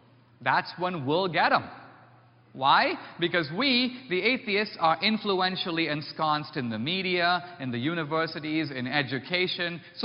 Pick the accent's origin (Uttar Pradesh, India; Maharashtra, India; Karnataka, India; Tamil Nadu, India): Maharashtra, India; Mumbai; I grew up in Bombay, India. My parents were Christian, part of a small Christian minority in India.